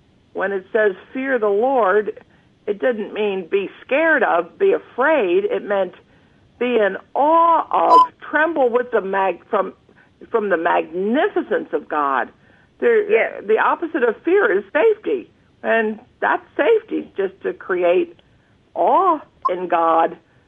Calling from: Pennsylvania, United States; Okay, yeah, I'm calling from Pennsylvania, and one's a comment and one's a question.

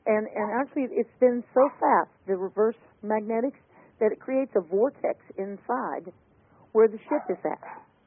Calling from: Tennessee, United States; I'm calling from Tennessee.

